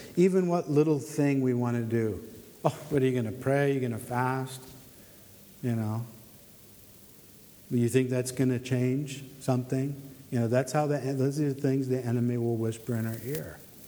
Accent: United States; now in Montebelluna, Italy; I come from the United States. It's a Protestant country.

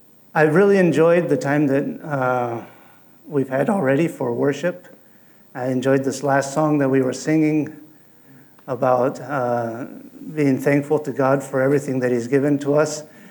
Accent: Spain; also born or lived in Germany; I grew up in Spain. I came to Spain. I was almost 2 years old, and I was born in Germany just to confuse. So I'm German by birth. I'm American by passport and Spanish at heart.

